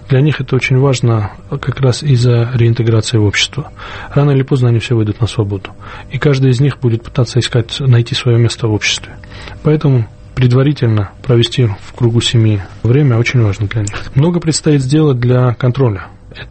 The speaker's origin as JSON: {"language": "Russian", "country": "Georgia", "tie": "born or raised there", "said": "Я родился и вырос в Грузии."}